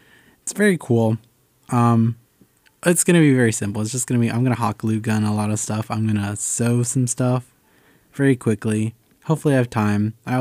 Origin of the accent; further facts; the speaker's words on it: Seattle, Washington, United States; I'm from Seattle. So like the transit system is top-notch.